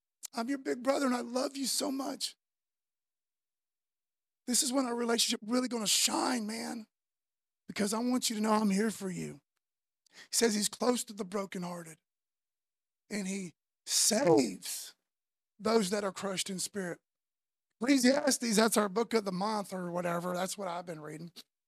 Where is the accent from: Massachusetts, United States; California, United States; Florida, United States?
Florida, United States; Because as a male, as a human, as an American, as a Floridian, as a knucklehead, you know what I mean?